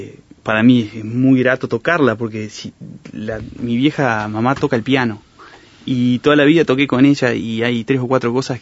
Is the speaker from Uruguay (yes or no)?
yes; Paysandú, Uruguay; also born or lived in Tacuarembó; No, más bien la puja sería con Paysandú, porque viví la mayor parte de mi vida en Paysandú.